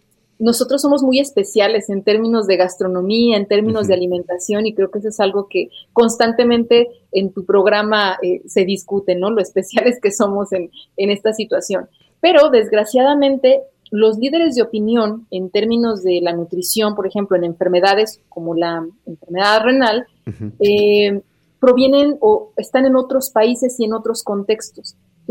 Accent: Mexico; podemos estar enfermos o no, pero seguimos siendo mexicanos y seguimos teniendo pues ese antojo por consumir nuestros alimentos

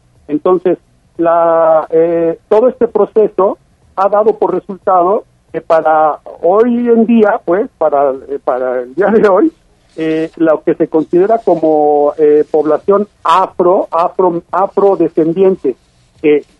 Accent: Mexico

